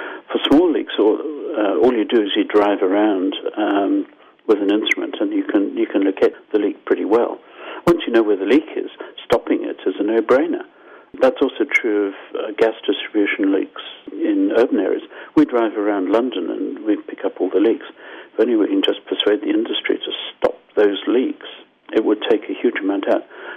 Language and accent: English; Harare, Zimbabwe; now in Canada; I'm Zimbabwean, as you probably got from my accent. Sorry, Zimbabwean Canadian, it's a mess. So I grew up with these fires, and in Harare in July, August, you choke.